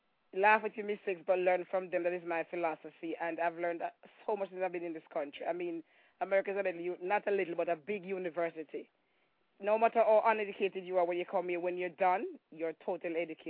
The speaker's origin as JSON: {"language": "English", "region": "Saint Mary Parish", "country": "Jamaica", "tie": "born or raised there", "also_born_or_lived": "Kingston", "said": "I was born in Kingston, Jamaica, of course, and I grew up in St. Mary."}